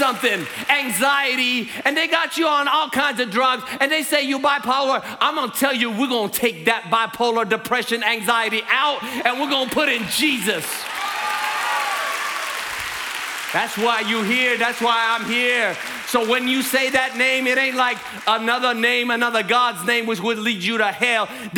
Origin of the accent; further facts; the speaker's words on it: Jerusalem, Jerusalem District, Israel; also born or lived in Mount of Olives; I was born on the Mount of Olives. I grew up on the Via Dolorosa in an Armenian community in Jerusalem.